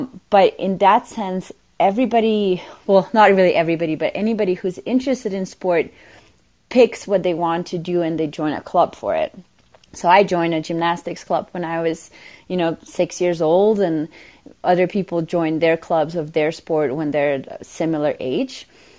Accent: Slovenia; growing up in Slovenia, I feel like we're a pretty small country. We only have 2 million people

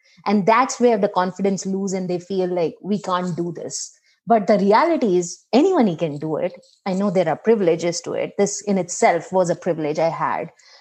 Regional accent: India; as an Indian brown woman who knows how it is to be pregnant and how family plays a big role

